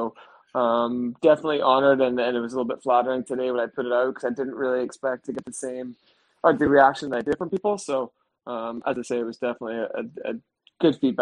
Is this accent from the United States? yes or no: no; Scotland, United Kingdom; I'm a kid from Scotland or from the UK who's starting to outshine players over in Canada or America